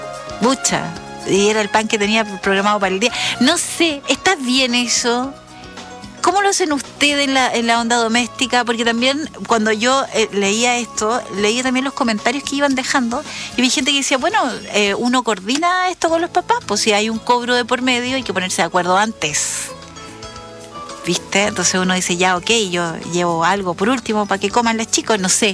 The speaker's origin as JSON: {"language": "Spanish", "region": "south", "country": "Chile", "said": "O nosotros acá somos del sur de Chile."}